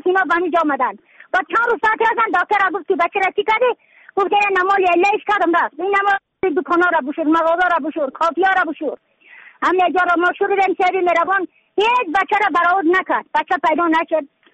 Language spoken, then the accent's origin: Persian; Badakhshan, Afghanistan; از بدخشان هستم، مرکز بدخشان ولسوالی اکل پایان.